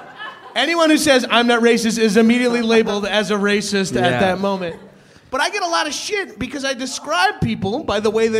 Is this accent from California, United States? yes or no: no; Long Island, New York, United States; I'm from Long Island.